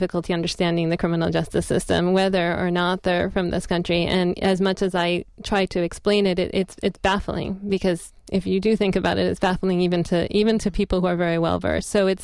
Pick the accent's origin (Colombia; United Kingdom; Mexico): Colombia; first language Spanish; English is a second language; now in United States; I'm a native Spanish speaker. I grew up in Colombia, and when I moved to the States, to know that there were pro bono lawyers was just something I could never imagine.